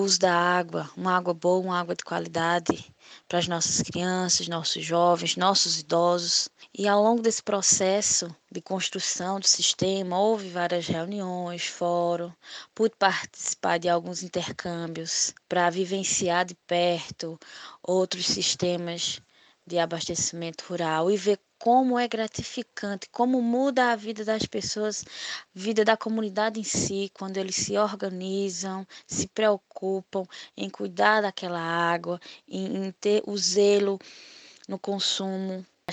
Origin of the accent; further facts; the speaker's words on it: Buíque, Pernambuco, Brazil; sou da comunidade do Gravatazinho, no município de Buíque.